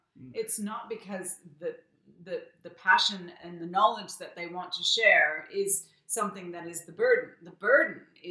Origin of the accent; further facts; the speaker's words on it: Canada; So I'm not American, just so everyone knows that. At the very end, I am Canadian.